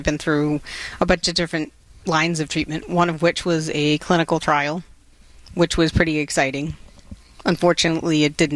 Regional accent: West Bridgewater, Massachusetts, United States; So I am from West Bridgewater, Mass.

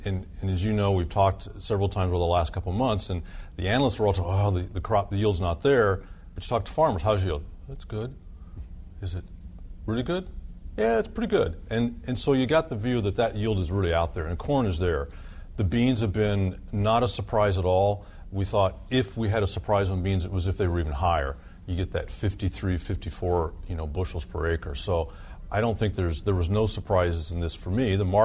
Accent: Iowa, United States; And we joke about, in my home state of Iowa, you know, you kind of see the geography changes time of year.

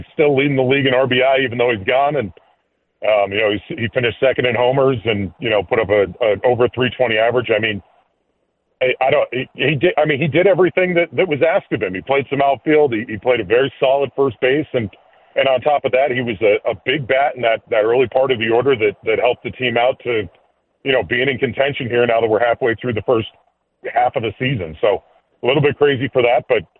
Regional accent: Pennsylvania, United States; I grew up in Pennsylvania. It's not really the team you root for.

